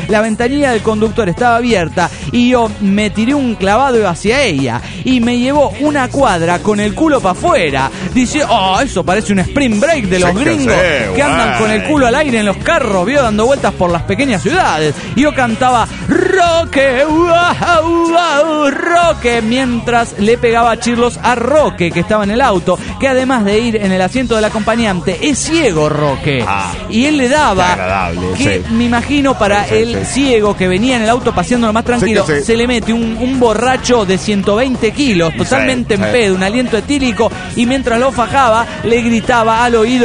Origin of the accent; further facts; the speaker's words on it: Cochabamba, Bolivia; de Cochabamba, Bolivia.